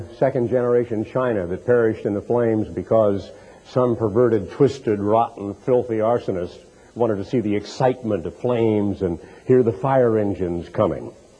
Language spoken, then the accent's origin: English; Portland, Oregon, United States; born there; I'm an American. I was born in Portland, Oregon in 1930, and I grew up during World War II as a young, impressionable teenager.